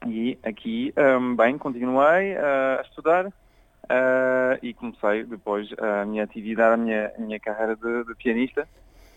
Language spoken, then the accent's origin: Portuguese; France; moved away as an adult; now in Portugal; nasci em França. … sou pianista. Eu vivi em França até os 24 anos